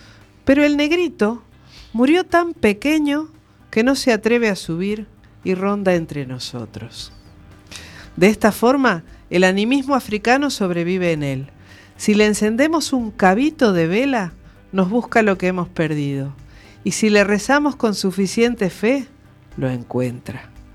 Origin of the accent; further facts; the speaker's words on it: Uruguay; estoy hablando concretamente de Uruguay, mi tierra